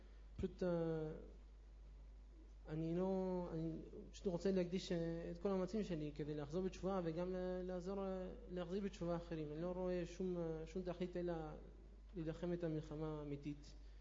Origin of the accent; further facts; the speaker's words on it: Uruguay; Hebrew is a second language; now in Israel; אני עליתי מאורוגוואי לפני בערך כשש שנים וחצי. כשהגעתי למדתי קצת עברית